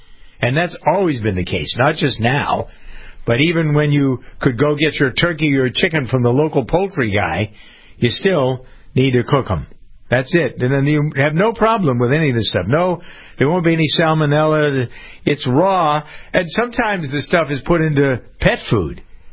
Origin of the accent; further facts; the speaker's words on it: Framingham, Massachusetts, United States; they just opened a huge facility in my hometown of Framingham, Massachusetts.